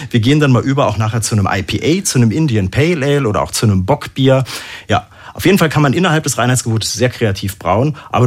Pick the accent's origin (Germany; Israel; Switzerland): Germany; Ich komme aus der Biernation Deutschland